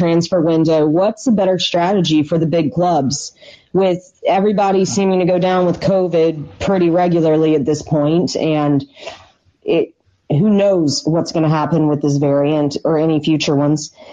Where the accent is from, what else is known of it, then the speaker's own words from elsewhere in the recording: Hillsborough, North Carolina, United States; from Hillsborough, North Carolina, a Chelsea fan.